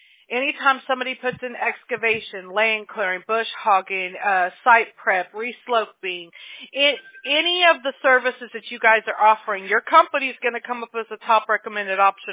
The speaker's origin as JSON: {"language": "English", "town": "Mobile", "region": "Alabama", "country": "United States", "tie": "born there", "said": "I was born in Mobile, Alabama, so I can say that. You know what I mean? I'm a country girl myself"}